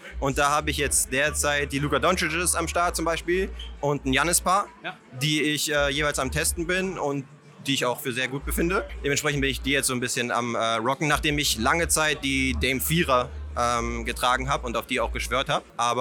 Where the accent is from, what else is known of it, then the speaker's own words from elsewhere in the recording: Berlin, Germany; Und ich bin ja Berliner, deswegen freue ich mich immer, wenn ich mal in Town bin.